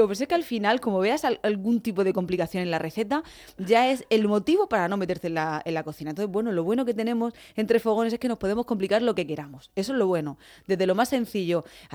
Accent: Region of Murcia, Spain; yo como murciana de pro que soy y defensora de las recetas tradicionales

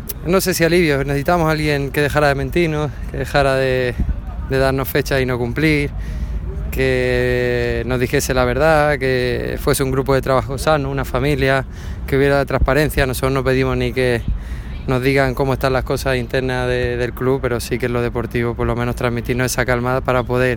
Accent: Region of Murcia, Spain; soy murciano y murcianista

